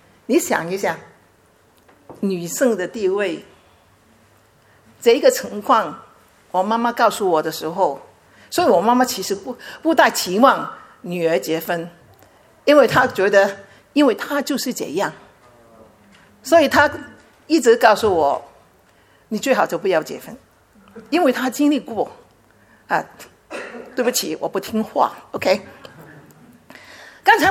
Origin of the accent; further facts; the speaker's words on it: Chaozhou, Guangdong, China; 他也知道我是潮州人呐